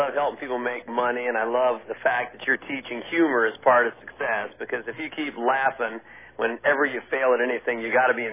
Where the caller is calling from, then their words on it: Scottsdale, Arizona, United States; I'm at home here in Scottsdale, and had a 107-degree day, but still went out and played golf, and it was, we always say it's dry here in Arizona.